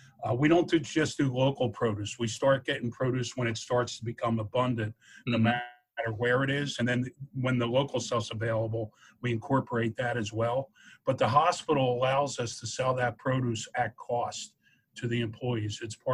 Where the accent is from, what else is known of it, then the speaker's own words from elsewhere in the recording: Philadelphia, Pennsylvania, United States; Corner grocery store. I grew up in Philadelphia.